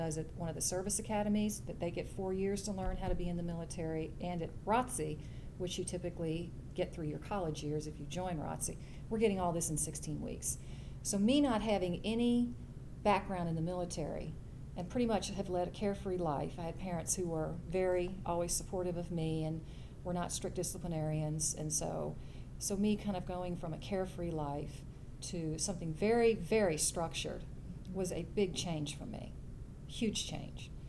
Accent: Florida, United States; also born or lived in Louisville, Kentucky / Lexington, Kentucky; I was born in Louisville, Kentucky. Spent my first 4 years living in Lexington, and then we moved to Florida for 8 years. My father managed thoroughbred racetracks. So we spent the majority of the time in Florida

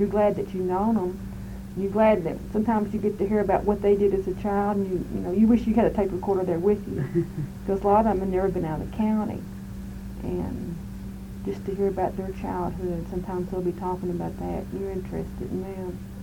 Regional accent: the South, United States; accent: Southern; after a playback, and I had my southern accent, I thought, well, I don't want to hurt her feelings

